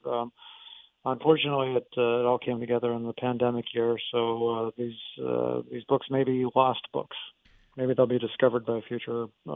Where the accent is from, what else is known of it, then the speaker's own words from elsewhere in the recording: Tucson, Arizona, United States; You know, I grew up in Tucson, Arizona, where a car is absolutely indispensable for getting around town, as everyone listening knows.